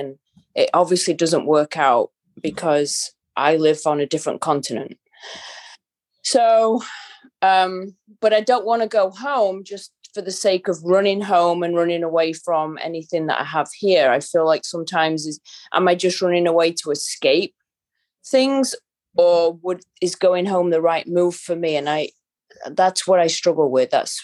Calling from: Tampa, Florida, United States; In Tampa, Florida.

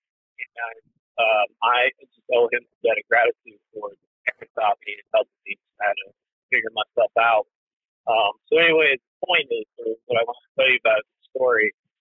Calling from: Macomb, Illinois, United States; I'm calling from Macomb, Illinois. So I'm not terribly far from you guys. I live, you know, where Western Illinois University is at.

